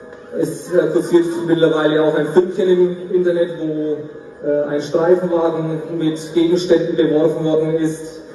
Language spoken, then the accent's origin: German; Bavaria, Germany; accent: Middle Franconian; Falls ab und zu mal meine mittelfränkische Mundart ein bisschen durchschlägt, ich bitte das zu verzeihen.